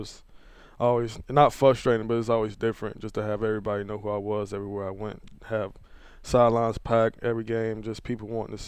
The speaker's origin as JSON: {"language": "English", "town": "Columbia", "region": "South Carolina", "country": "United States", "said": "I'm from Columbia, South Carolina. I grew up with 4 brothers, 1 sister."}